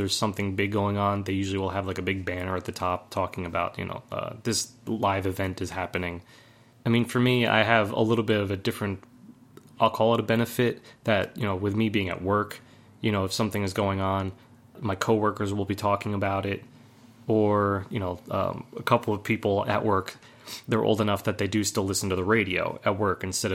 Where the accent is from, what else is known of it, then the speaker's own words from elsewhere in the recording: United States; I mean, obviously, being an American and, like, listening to the American media